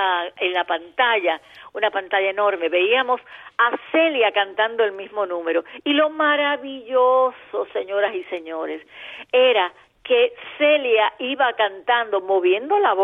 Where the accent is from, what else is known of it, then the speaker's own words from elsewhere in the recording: Holguín, Cuba; el Parque San José de mi pueblo Holguín, de mi ciudad Holguín.